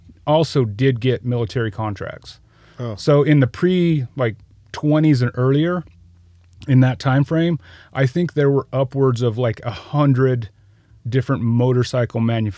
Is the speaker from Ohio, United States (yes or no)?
no; Utah, United States; Yeah, I grew up in Utah.